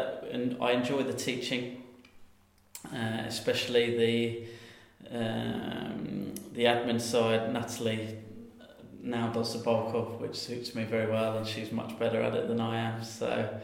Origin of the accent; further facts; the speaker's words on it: Sutton, London, United Kingdom; moved away as an adult; I've got family back in the UK. I'm from Sutton in South London